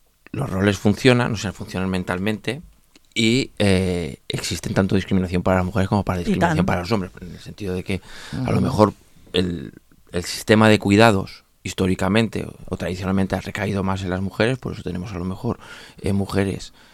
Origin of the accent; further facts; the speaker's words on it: Lleida, Catalonia, Spain; Claro, som de Lleida